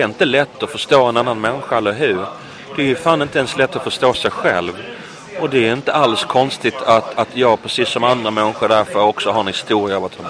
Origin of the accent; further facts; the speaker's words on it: Helsingborg, Skåne, Sweden; södra Helsingborg.